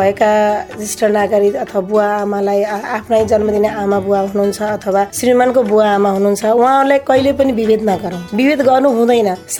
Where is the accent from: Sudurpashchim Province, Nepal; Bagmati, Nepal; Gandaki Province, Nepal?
Gandaki Province, Nepal; Anshapur; मेरो गाउँ यहाँ अंशपुर कास्की अंशपुर पर्छ।